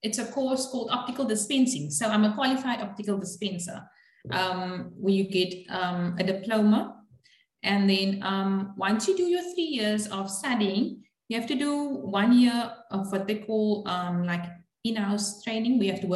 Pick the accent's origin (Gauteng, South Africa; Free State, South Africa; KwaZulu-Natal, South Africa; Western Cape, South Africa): Western Cape, South Africa; Cape Town; it's actually Cape Town, which is right down at the bottom. Yeah, grew up here, lived here all my